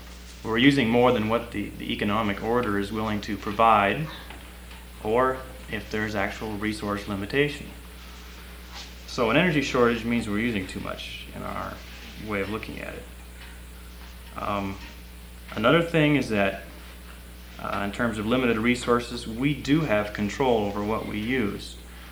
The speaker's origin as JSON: {"language": "English", "town": "Gladstone", "region": "Oregon", "country": "United States", "said": "we're from Portland area, Gladstone in particular."}